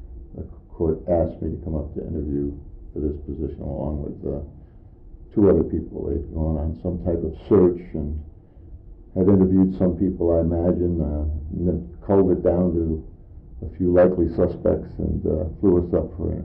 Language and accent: English; Hartford, Connecticut, United States; now in Alaska, United States; I was born in Connecticut in the south end of Hartford, a fairly rough area. Had a sister, lived in an eightplex, got my early education in the public elementary schools of Hartford.